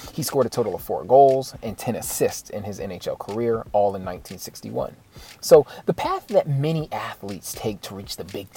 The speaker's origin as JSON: {"language": "English", "region": "Florida", "country": "United States", "tie": "born or raised there", "said": "Ocala, Florida, my home state, not my home city, but my home state"}